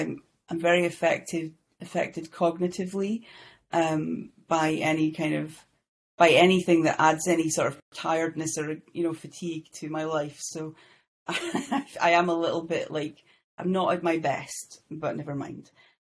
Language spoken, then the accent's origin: English; Shetland, Scotland, United Kingdom; I'm from Shetland to anybody who doesn't know. Shetland is a very little island, the most kind of northerly part of the UK. It's like the it's a tiny little island off of Scotland.